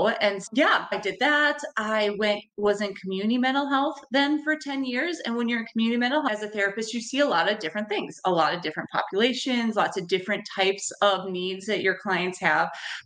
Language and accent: English; Alexandria, United States; I'm from Alexandria, where I currently am.